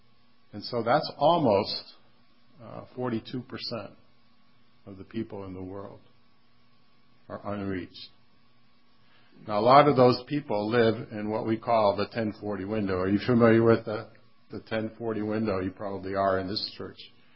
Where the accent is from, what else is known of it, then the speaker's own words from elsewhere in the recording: Bethlehem, United States; now in Ann Arbor, United States; I said, this is in my hometown. I mean, that this young man, high school, senior in high school, had never heard of the town of Bethlehem.